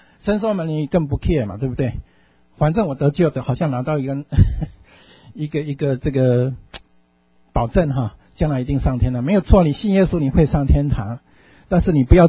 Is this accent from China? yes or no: yes; China; 我们中国人讲祸罪于天